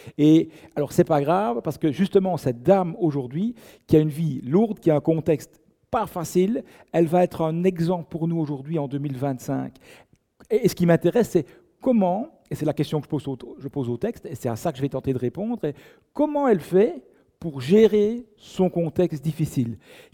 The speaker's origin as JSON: {"language": "French", "country": "Belgium", "said": "je suis belge."}